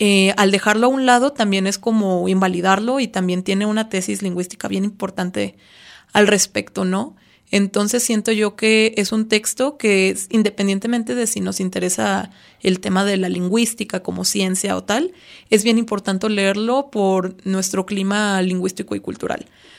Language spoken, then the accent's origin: Spanish; Mexico; también es bien importante para nosotros como mexicanos